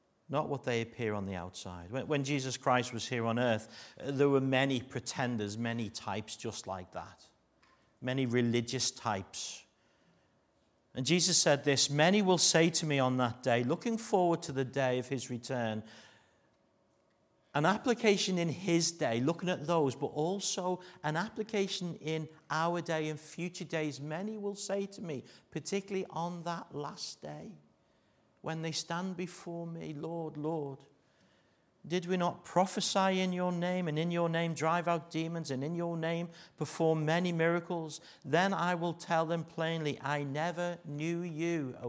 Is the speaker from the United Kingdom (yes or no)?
yes; Liverpool, North West England, United Kingdom; Remember, I'm a Scouser. English is my second language.